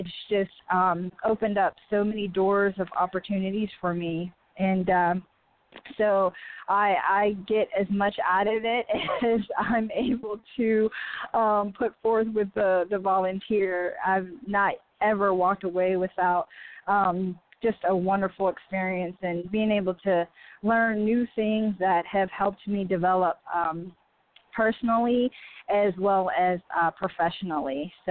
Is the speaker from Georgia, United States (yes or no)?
no; Pittsburgh, Pennsylvania, United States; she's from Pittsburgh, my hometown